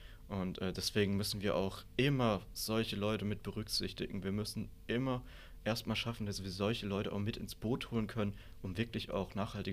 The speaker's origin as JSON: {"language": "German", "region": "Rhineland-Palatinate", "country": "Germany", "said": "Ich komme aus der Südpfalz"}